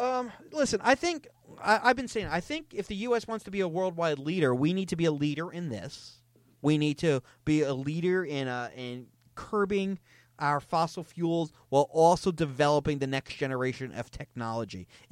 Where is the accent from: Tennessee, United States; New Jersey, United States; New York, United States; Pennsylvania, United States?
New Jersey, United States; Bergenfield; Well, my hometown was Bergenfield, New Jersey. And so in 1974, the year I was born